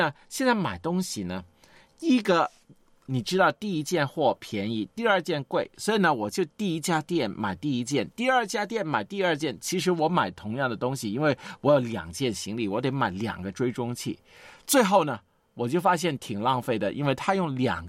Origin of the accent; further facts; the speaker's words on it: Guangdong, China; 就是我们广东人呢、喜欢拿个冬瓜呢割开来煲汤啊